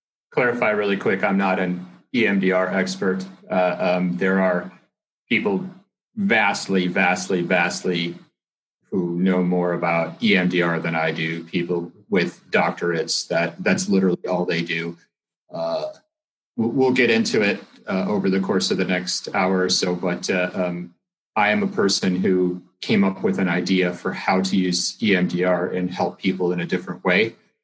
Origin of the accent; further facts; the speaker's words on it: United States; now in Singapore; I'm an American. You can tell by the way I speak and my accent, but I live in Singapore now.